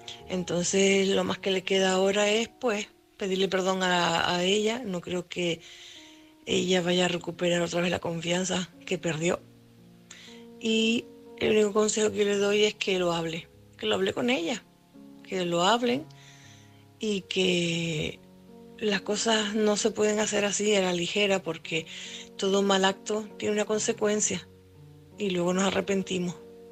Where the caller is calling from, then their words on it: Tenerife, Canary Islands, Spain; corresponsal de Tenerife.